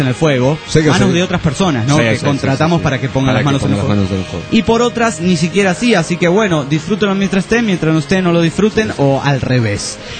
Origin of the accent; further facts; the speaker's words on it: Lima, Peru; de Lima, Perú.